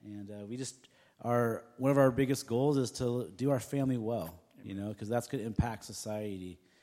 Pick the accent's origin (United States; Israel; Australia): United States; Oregon; now in Kansas City, United States; And, I'm originally from Oregon. My wife's from here in Kansas City.